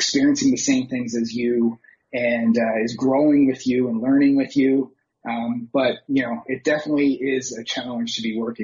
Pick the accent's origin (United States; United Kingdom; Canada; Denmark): Canada; And I grew up in Canada. So I'm living in the East Coast of Canada.